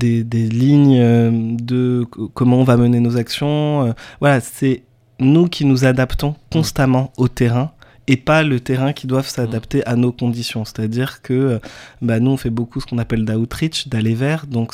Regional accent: France; Moi, en tant que Français, je vais pas comprendre

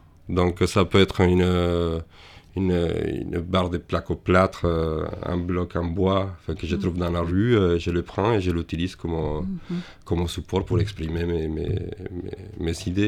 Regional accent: Mexico; moved away as an adult; now in France; je suis né au Mexique, je suis resté les premiers 20 ans de ma vie au Mexique.

